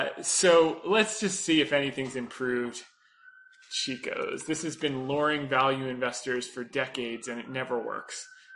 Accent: Israel; and I'm from Israel.

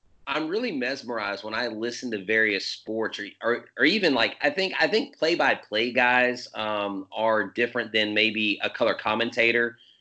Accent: Houston, Texas, United States; Of course, growing up in Houston, I was glued to the TV watching the Houston Astros

